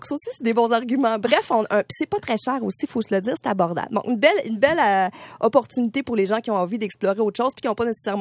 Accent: Quebec, Canada; Je regardais du côté de ma région natale, au lac Saint-Jean, aux îles de Saint-Félicien.

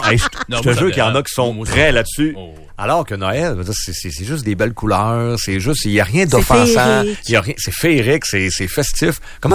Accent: Quebec, Canada; je viens du Saguenay-Lac-Saint-Jean

